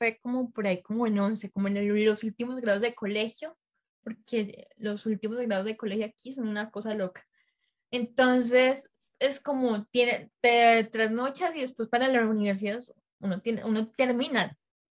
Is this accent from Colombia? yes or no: yes; Caldas, Colombia; soy de Colombia, soy de Risaralda, Caldas, que es un departamento, que Caldas es un departamento naturalmente cafetero. O sea, yo salgo literal a la ventana de mi casa y veo el cafetal verde.